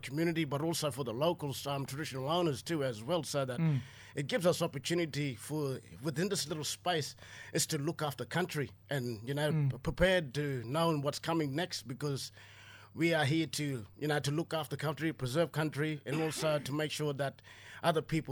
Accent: Kuranda, Queensland, Australia; Guys, I'm Jabugai from Kuranda. I'm Jabugai representative, part of the Jabugai Nation group

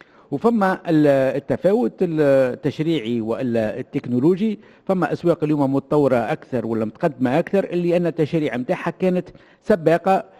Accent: Tunisia; للمزايا اللي عندنا في تونس

